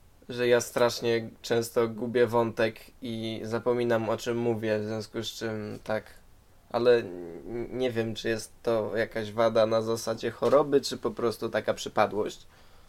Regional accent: Kraków, Lesser Poland, Poland; jestem z Krakowa, w sumie Maryla powiedziała już, że jesteśmy z Krakowa. Maryla powiedziała też, że uczymy się hiszpańskiego w liceum na poziomie dwujęzycznym.

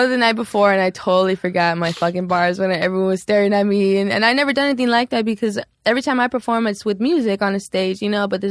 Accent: Highland Park, Michigan, United States; I was born and raised in Highland Park.

